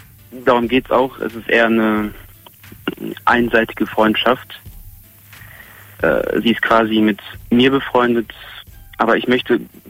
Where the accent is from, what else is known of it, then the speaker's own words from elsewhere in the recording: Gummersbach, North Rhine-Westphalia, Germany; Ich komme aus Gummersbach. Das ist ungefähr 5 Minuten entfernt von Köln.